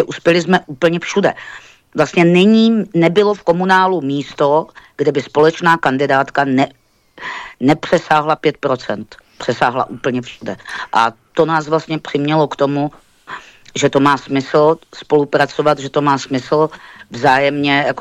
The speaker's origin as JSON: {"language": "Czech", "town": "Olomouc", "region": "Olomouc Region", "country": "Czechia", "tie": "born or raised there", "said": "protože já jsem rodák z Olomouce"}